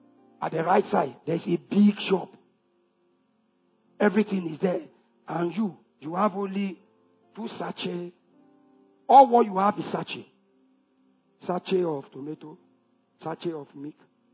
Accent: Kogi, Nigeria; So I will show you I am from Kogi.

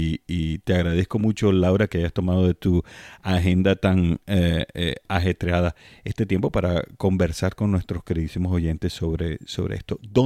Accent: Venezuela; somos los dos venezolanos.

